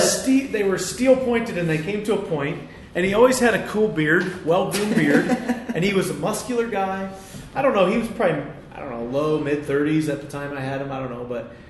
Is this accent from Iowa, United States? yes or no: yes; Iowa, United States; Well, I stayed within my home state. I went to Iowa State University, which was like 2.5 hour drive from my house, from my hometown.